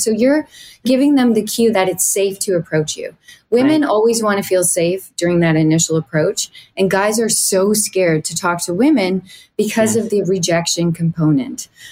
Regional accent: Brantford, Ontario, Canada; You know, I'm a small town girl. I grew up in Brantford, Ontario

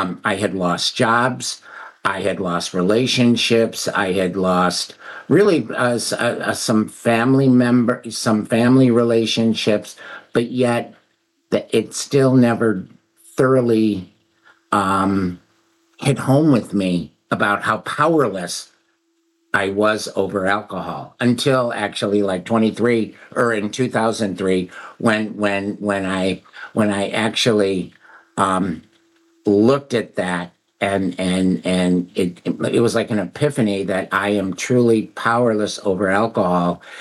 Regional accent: Cleveland, Ohio, United States; I'm from Cleveland.

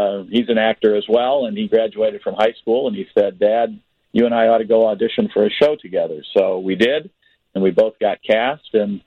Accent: Iowa, United States; now in Chicago, United States; I grew up in Iowa, but I came to Chicago

